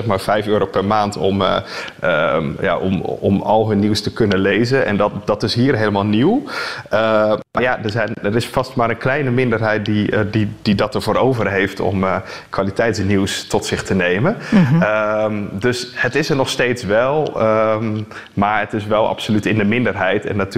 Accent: Netherlands; als ik kijk in ieder geval naar Nederland, waar ik vandaan kom van origine

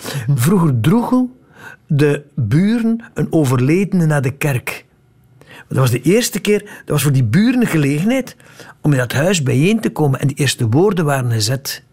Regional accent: West Flanders, Belgium; En vroeger gaf je in West-Vlaanderen, van waar ik kom

